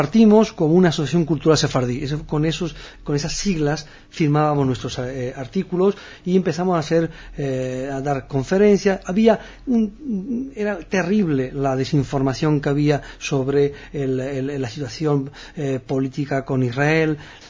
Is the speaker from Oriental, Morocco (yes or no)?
no; Larache, Tanger-Tetouan-Al Hoceima, Morocco; Era marroquí, con todo orgullo, de Larache, de mi pueblo, del otro, y por otro lado, mi orgullo de ser sefardí, judío, defendía las dos actitudes.